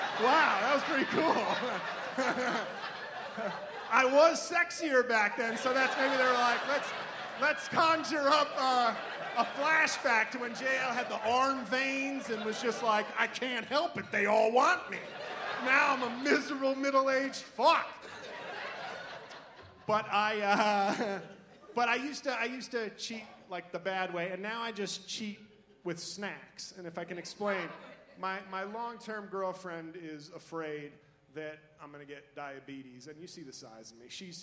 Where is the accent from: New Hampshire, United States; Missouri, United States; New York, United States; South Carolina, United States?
New York, United States; New York City; But is Charlotte expensive? Because I'm from New York City, so it's a relative question.